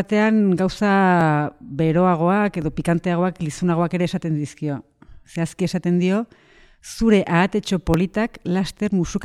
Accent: San Sebastián, Basque Country, Spain; Ni berez donostiarra naiz, eh?

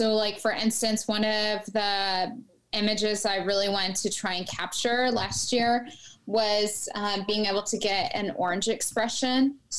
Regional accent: Texas, United States; So I'm originally from Texas, and a lot of people give me shit about that here.

